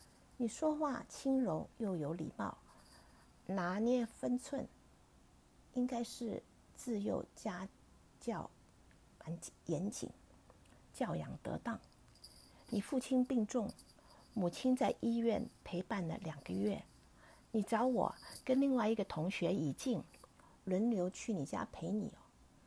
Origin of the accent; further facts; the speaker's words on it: Hong Kong; 我小时候在香港，不知人间疾苦，拥有无忧无虑的童年。虽然是独生女，可是我并不觉得孤单。